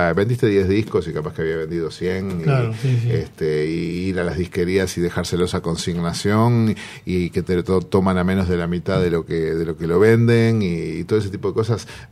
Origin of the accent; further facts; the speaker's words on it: Montevideo, Uruguay; yo soy nacido, criado y vivo en Montevideo. Ahora hace unos años que estoy en la costa de Canelones, pero me sigo considerando citadino.